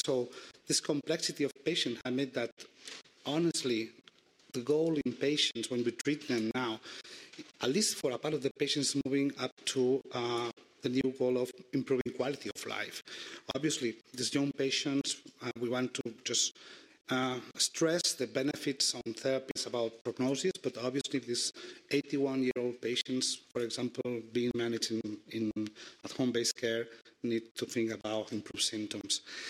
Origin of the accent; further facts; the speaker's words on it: Barcelona, Catalonia, Spain; English is a second language; this is the map of Barcelona, and I come from Barcelona, obviously.